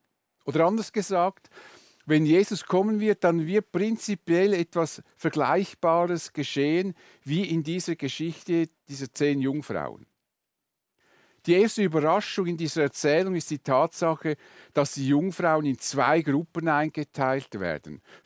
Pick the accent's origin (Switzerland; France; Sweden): Switzerland; außer bei uns in der Schweiz, da ist bezüglich Pünktlichkeit null Toleranz.